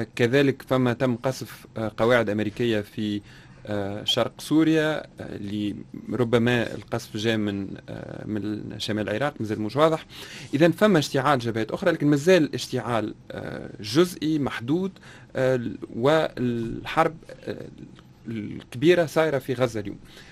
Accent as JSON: {"language": "Arabic", "country": "Tunisia", "said": "كتونسي وعربي"}